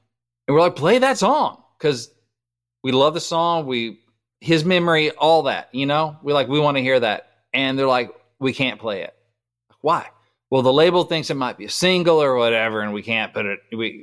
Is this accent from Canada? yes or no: no; Batesville, Arkansas, United States; So there was a group from my hometown, Batesville, Arkansas, called